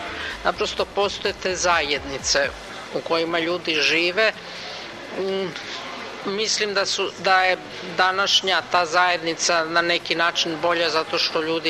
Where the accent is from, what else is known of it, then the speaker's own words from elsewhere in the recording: Belgrade, Serbia; ja sam odrasla u Beogradu